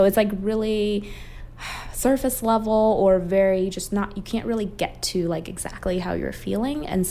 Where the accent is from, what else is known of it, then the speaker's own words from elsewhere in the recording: Taiwan; I'm from Taiwan.